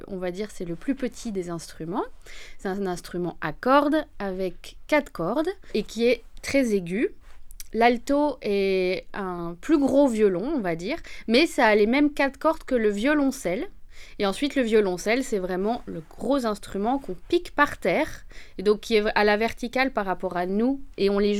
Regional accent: Dole, Bourgogne-Franche-Comté, France; moi je viens de Dole, dans le Jura

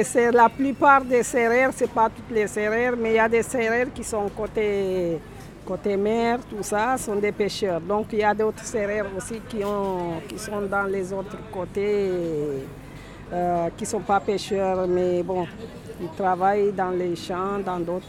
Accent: Senegal; Je viens pas de Sali … voilà. Mais je viens pas de Sali, mais je suis originaire du Sénégal.

